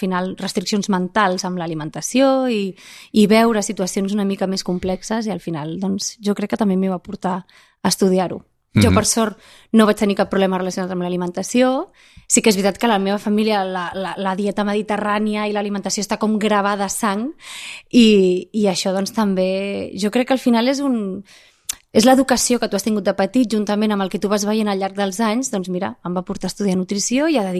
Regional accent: Barcelona, Catalonia, Spain; Com a barcelonina, amb molt de gust, la veritat.

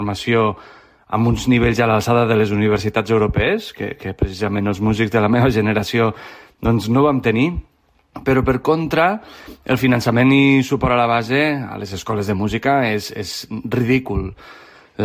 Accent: Lleida, Catalonia, Spain; jo que sóc de Lleida

